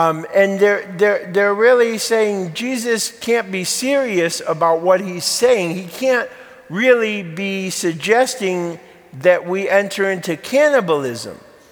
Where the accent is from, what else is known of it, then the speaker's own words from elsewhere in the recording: Bridgeport, Connecticut, United States; Now, I remember growing up, I grew up in a mixed bowl of a lot of faiths. Growing up in Bridgeport, Connecticut, you had Catholics, of course.